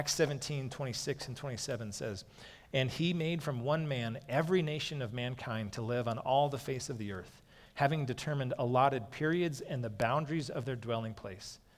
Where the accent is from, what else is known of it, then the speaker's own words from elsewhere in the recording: Peyton, Colorado, United States; So like I grew up in Peyton, it'd be like if someone said, hey, the Messiah, I found him, he came from Calhan.